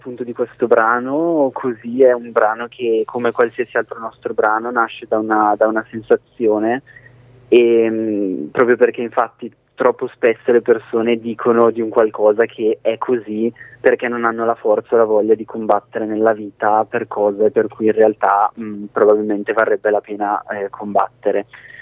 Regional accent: Brescia, Lombardy, Italy; now in Milan, Italy; Sì, in realtà io sono di Brescia, però di Brescia.

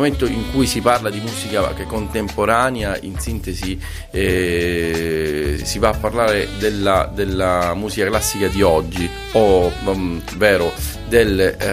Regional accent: Milazzo, Sicily, Italy; Io ho vissuto sempre a Milazzo e ho pensato, ecco, di lasciare qualche cosa di mio e di dedicare qualcosa di mio a Milazzo

